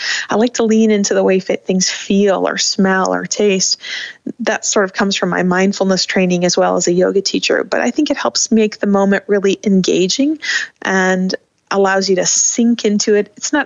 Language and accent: English; Flint, Michigan, United States; So I think growing up in Flint kind of made me the right person to learn how to tell these stories.